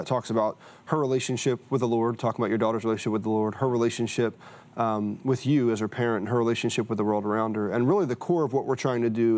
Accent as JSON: {"language": "English", "region": "New Jersey", "country": "United States", "tie": "born or raised there", "said": "I was raised in South Jersey in a very rural community, and my mom is German, my dad is African American"}